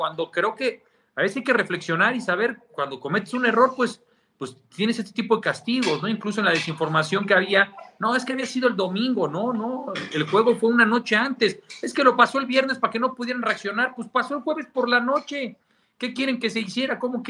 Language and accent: Spanish; Mexico City, Mexico; para los que somos de la Ciudad de México nos gusta porque hay muchas historias ahí de nuestras vidas